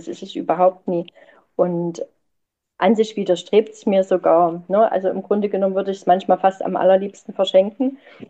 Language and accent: German; East Germany, Germany; Ich bin ja nur quasi in der DDR groß geworden als meine Pionierzeit.